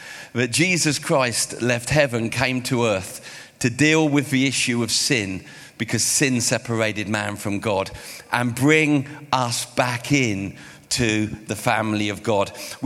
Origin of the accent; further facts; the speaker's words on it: England, United Kingdom; but I'm English, I'm English.